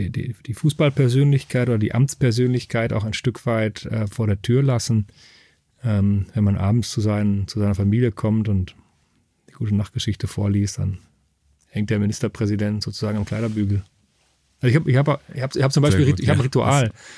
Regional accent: Rehden, Lower Saxony, Germany; Also ich bin in Rehde aufgewachsen, ein paar hundert Meter weg vom VfL Rehde, aber sozusagen schon im ersten Baugebiet, das da direkt da dran angrenzt, mehr oder weniger.

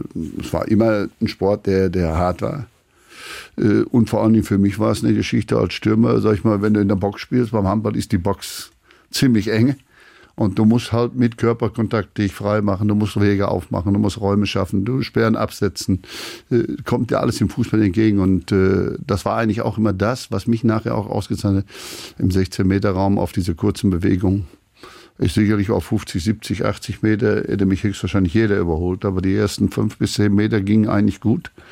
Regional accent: Schleswig-Holstein, Germany; Wir sind ja Schleswig-Holsteiner.

